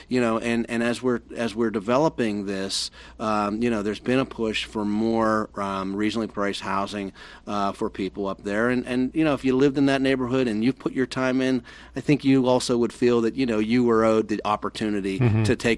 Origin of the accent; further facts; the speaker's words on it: Pittsburgh, Pennsylvania, United States; I grew up in a neighborhood not far from downtown. I grew up in Beachview on the what would be the northern end of Beachview, the closest to the Fort Pitt tunnels